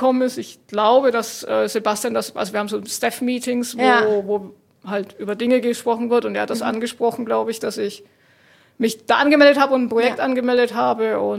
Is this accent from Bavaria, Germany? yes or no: yes; Nuremberg, Bavaria, Germany; also born or lived in North Rhine-Westphalia / England; ich bin schon immer ziemlich viel umgezogen. Also bin eigentlich aus Süddeutschland, also aus Nürnberg. Mhm. Habe in Nordrhein-Westfalen studiert, war auch ein Jahr in England im Studium, dann wieder zurück Richtung Augsburg, Richtung München. Also viel auch in Deutschland rumgekommen